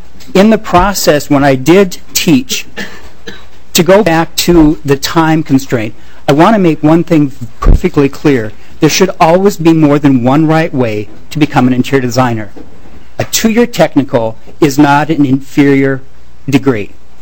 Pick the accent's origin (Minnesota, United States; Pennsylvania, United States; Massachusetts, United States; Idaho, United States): Minnesota, United States; Alexandria; I'm from Alexandria, Minnesota, and I respectfully want to address you as a committee and as a chair.